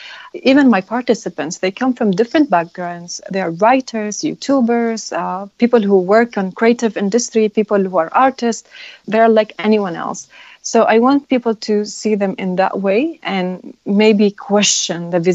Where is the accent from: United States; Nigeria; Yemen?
Yemen; I was born and raised in Yemen, and I only hold a Yemeni passport.